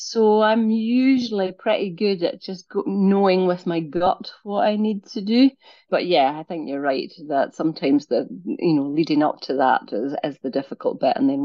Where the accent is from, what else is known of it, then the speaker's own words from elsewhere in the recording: Forss, Scotland, United Kingdom; that was in the little rural post office / shop in the community that I was brought up in Forth in Caithness, just along the road from Dunray.